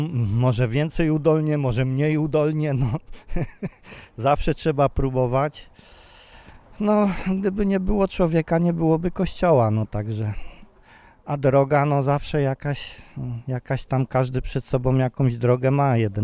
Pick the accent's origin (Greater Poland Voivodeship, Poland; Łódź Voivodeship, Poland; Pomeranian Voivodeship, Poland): Greater Poland Voivodeship, Poland; Kalisz; jestem z Kalisza.